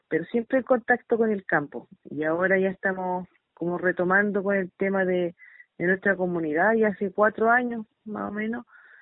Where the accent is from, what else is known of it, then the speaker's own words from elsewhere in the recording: Los Sauces, Araucanía, Chile; yo soy de acá, de Los Sauces, Queuque, sector Queuque, que es el territorio donde vivo. Mi comunidad, el Lof Antileo de Juan Antileo Liempi, en la cual yo soy la presidenta acá